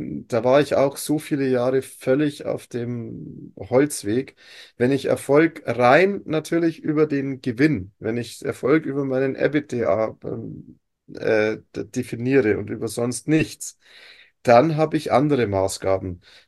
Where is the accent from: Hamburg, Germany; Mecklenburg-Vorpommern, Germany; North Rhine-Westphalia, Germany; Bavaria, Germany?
Bavaria, Germany; ich liebe meine Heimat Oberpfalz